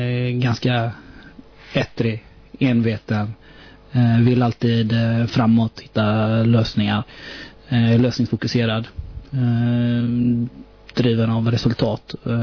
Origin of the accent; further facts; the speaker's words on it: Masthugget, Västra Götaland County, Sweden; jag var nog 4 år i Masthugget där jag är uppvuxen